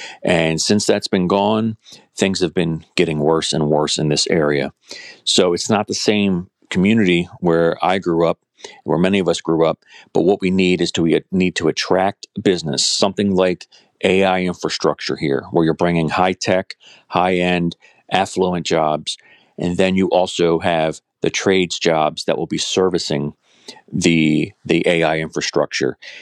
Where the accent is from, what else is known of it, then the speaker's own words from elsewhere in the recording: Dundalk, Maryland, United States; So I grew up here in Dundalk, Sparrows Point. Spent my teenage years in Sparrows Point, but went to Dundalk High School. So I'm born and bred here.